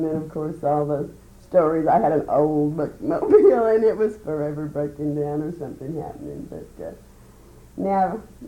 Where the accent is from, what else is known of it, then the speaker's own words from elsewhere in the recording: Indiana, United States; I came from Indiana, okay, and I was born a preacher's daughter